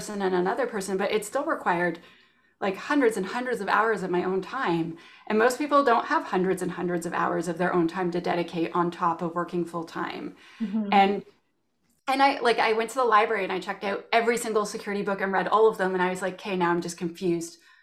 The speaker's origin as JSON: {"language": "English", "country": "Canada", "accent": "Canadian", "said": "And I live in Canada. I'm Canadian. That is my accent."}